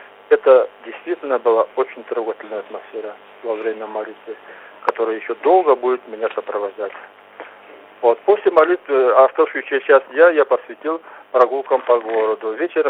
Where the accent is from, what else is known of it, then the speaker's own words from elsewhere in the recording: Russia; Я ответил ему, что я «мен от Руси Астан», то есть я из России.